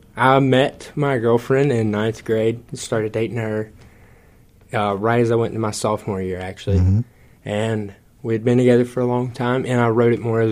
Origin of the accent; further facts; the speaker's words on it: Florence, Mississippi, United States; Well, I'm from Florence, Mississippi, not far from Jackson.